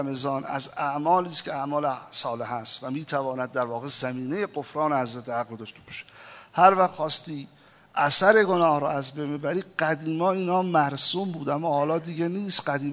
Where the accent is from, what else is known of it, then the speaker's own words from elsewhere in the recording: Iran; منم ایرانی هستم، منم تو همین مملکت هستم